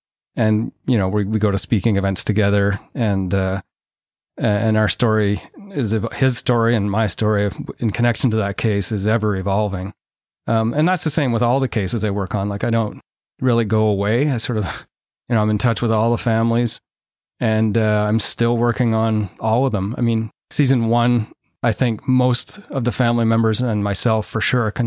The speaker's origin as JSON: {"language": "English", "town": "Arnprior", "region": "Ontario", "country": "Canada", "tie": "born or raised there", "said": "going back to my hometown, going back to Armpryor, because it was one case that had always haunted everybody."}